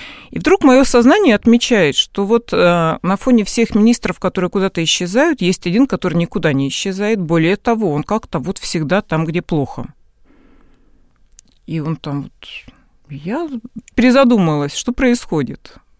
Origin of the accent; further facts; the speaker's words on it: Belarus; Ну, я из Белоруссии.